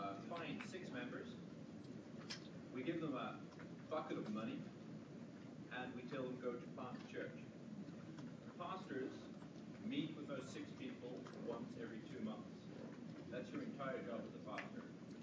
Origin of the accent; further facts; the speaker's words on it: Netherlands; I'm from Europe, from Holland.